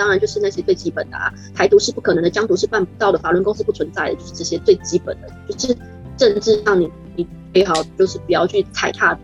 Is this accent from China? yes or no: no; Taiwan; accent: Taiwanese; 因为他们会觉得说台湾人讲话很温柔，就像我这种腔调，他都觉得好温柔